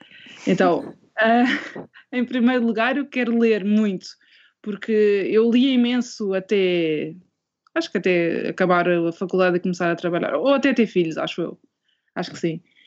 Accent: Portugal; moved away; eu já saí de Portugal há 7 anos

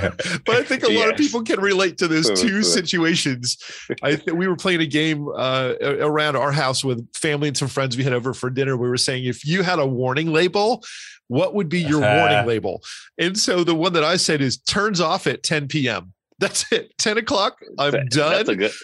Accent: New Jersey, United States; I grew up in New Jersey. So that's kind of my home part of the country.

